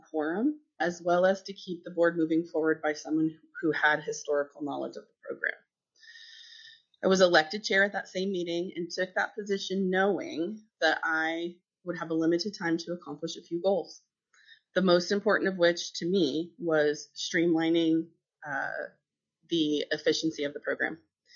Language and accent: English; Palmer, Alaska, United States; I am from Palmer, Alaska.